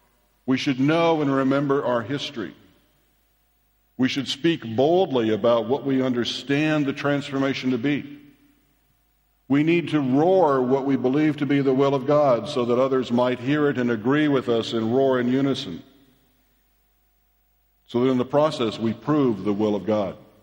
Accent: Alaska, United States; I said I was from Alaska, but I'm also from Virginia.

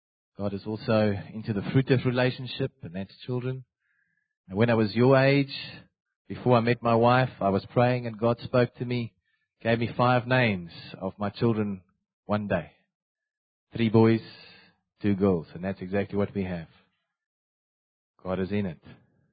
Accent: Standerton, Mpumalanga, South Africa; For those who don't know me, I'm from Standerton.

